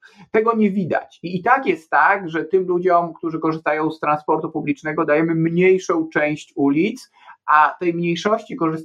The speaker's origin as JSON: {"language": "Polish", "town": "Warsaw", "region": "Masovian Voivodeship", "country": "Poland", "said": "osobiście jako warszawiak też mam pewien taki niedosyt"}